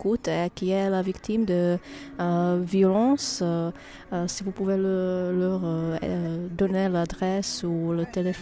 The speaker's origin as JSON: {"language": "French", "country": "Czechia", "lives_now": "France", "said": "Je viens de Tchéquie, alors là-bas c'est passé quelques fois"}